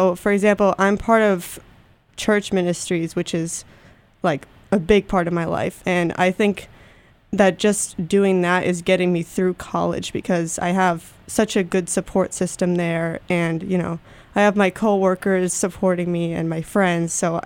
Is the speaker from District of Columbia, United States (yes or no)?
no; Holyoke, Massachusetts, United States; I'm from Holyoke, Massachusetts.